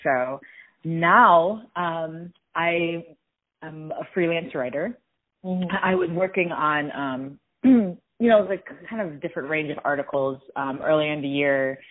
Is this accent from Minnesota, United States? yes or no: no; Chicago, Illinois, United States; now in Reno, United States; The short of it is that I'm a child to Iranian immigrants. I was born and raised in Chicago. I currently live in Reno, which is very different from Chicago